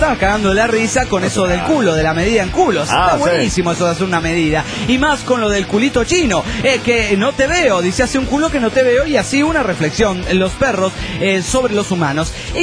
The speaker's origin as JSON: {"language": "Spanish", "town": "León", "region": "Guanajuato", "country": "Mexico", "said": "de León, Guanajuato, México."}